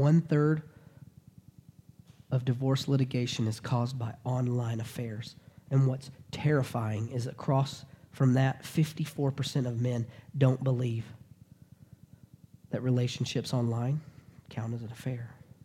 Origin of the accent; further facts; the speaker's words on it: the South, United States; I grew up in the South where men were supposed to act one way.